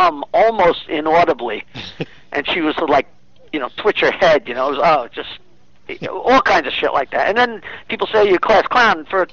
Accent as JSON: {"language": "English", "town": "Long Island", "region": "New York", "country": "United States", "tie": "born or raised there", "said": "To make it quick as possible, I was born in 1948 on Long Island, and my father and his brother married two sisters, and my father inherited the house."}